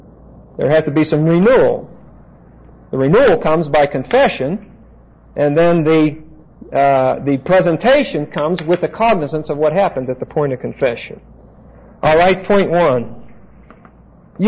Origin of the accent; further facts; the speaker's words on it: Pittsburgh, Pennsylvania, United States; I'll never forget the first time. I'm from Pittsburgh. I had never seen a hailstorm like that.